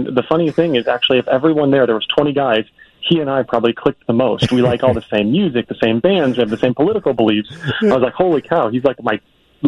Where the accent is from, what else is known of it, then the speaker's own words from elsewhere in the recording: Phoenix, Arizona, United States; I'm from Phoenix. I've skied once.